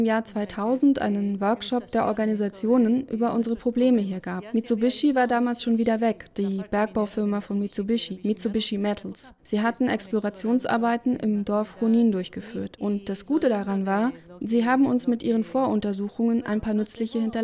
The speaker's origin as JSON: {"language": "German", "country": "United States", "second_language": "German", "moved": "as an adult", "lives_now": "Ecuador", "said": "Ich komme aus den Vereinigten Staaten und lebe seit 33, 34 Jahren hier im Land. Ich bin 1976 nach Ecuador gekommen"}